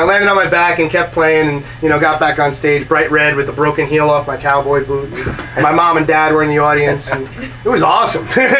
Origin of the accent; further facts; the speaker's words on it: Brooklyn, New York, United States; I grew up in Brooklyn, New York, Marine Park, Brooklyn.